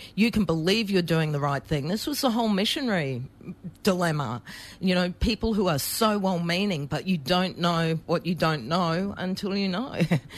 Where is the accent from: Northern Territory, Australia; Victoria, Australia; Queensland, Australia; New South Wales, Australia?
Queensland, Australia; born there; I was born on Wakka Wakka land, and my grandmother is from North Queensland. Her land was Yuri land.